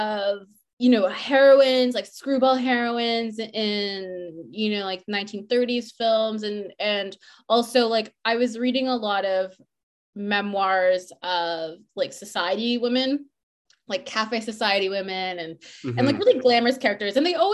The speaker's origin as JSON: {"language": "English", "town": "Toronto", "region": "Ontario", "country": "Canada", "tie": "born or raised there", "moved": "as an adult", "lives_now": "London, United Kingdom", "said": "like I grew up in Toronto. I moved to London when I was like 18"}